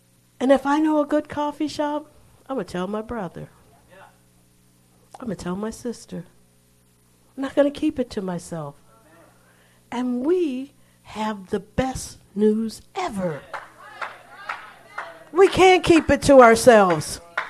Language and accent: English; United States; I didn't have to, because I'm not Bangladeshi. I'm American.